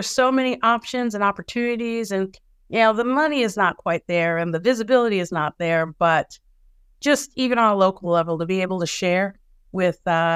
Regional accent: Virginia, United States; also born or lived in Georgia; I mean, I'm from Virginia, but and spent time in Georgia, but like this felt different.

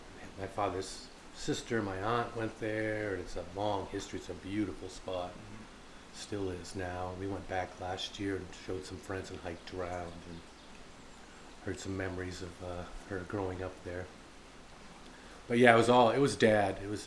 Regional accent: Orrington, Maine, United States; I grew up in Orrington, which is outside of Brewer, Bangor.

